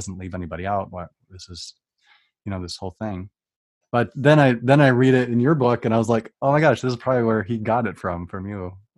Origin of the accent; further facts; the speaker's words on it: Spokane, Washington, United States; my uncle lives like 300 miles away in, you know, near Spokane, Washington. That's where I grew up in Spokane.